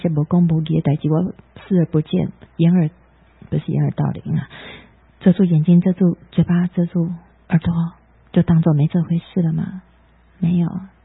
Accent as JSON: {"language": "Chinese", "country": "Taiwan", "said": "你看我们台湾人去往台西的，不管是在台北 去南洋战争的，就很少很少人去提及他"}